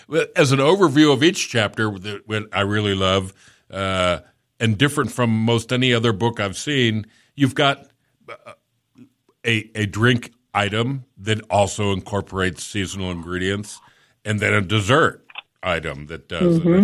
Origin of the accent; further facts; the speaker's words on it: Florida, United States; Well, I grew up in South Florida.